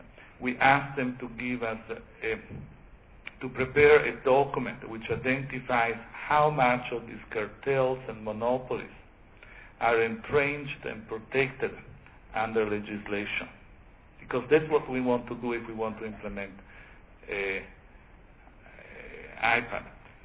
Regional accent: United States; I come from the United States and I make no excuse or apologies for

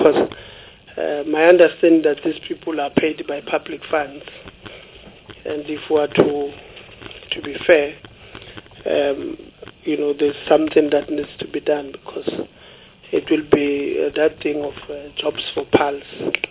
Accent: Gauteng, South Africa; because I'm from Gauteng, you can tell me which area and I'll tell you which building belongs

